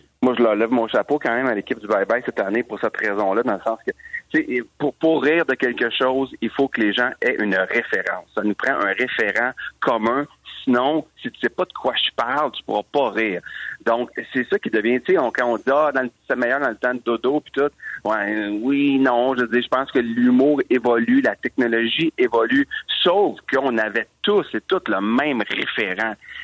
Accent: Quebec, Canada; en tant que société, en tant que Québécois

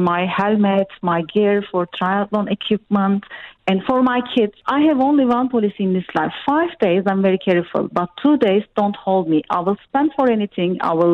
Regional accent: Turkey; Actually, I have been grown in Turkey and I study in Turkey and I'm coming from mid-income level of people.

